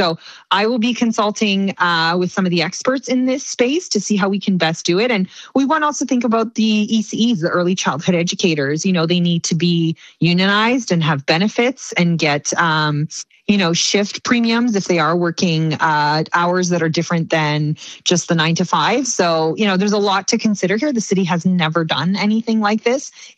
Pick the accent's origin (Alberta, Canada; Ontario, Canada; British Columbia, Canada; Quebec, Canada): Ontario, Canada; Windsor; I grew up in the Windsor area